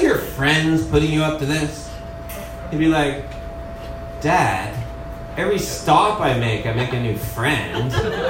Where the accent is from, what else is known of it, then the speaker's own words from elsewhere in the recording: Nanaimo, British Columbia, Canada; I grew up in Nanaimo, and there's some weird people in this town.